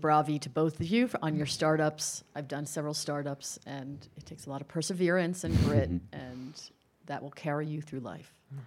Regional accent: New York, United States; I'm from the New York area. I'm a big supporter of ABT.

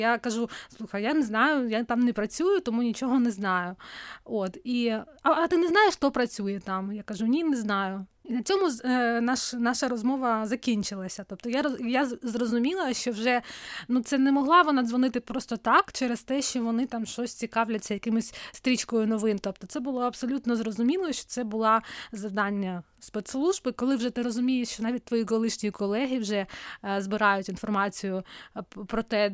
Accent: Crimea, Ukraine; я взагалі-то не зі Львова, я взагалі-то кримчанка.

